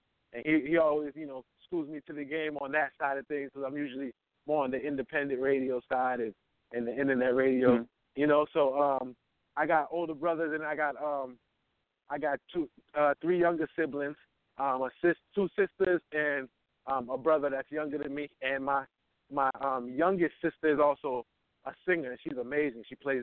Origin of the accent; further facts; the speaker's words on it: New England, United States; Oh, man, listen, I'm from New England. I'm in Boston, Mass. right now.